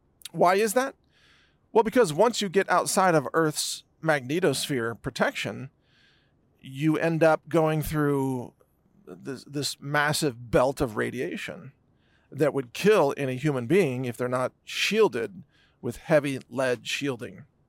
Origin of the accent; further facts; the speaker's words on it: United States; and look, I'm an American. I love my country.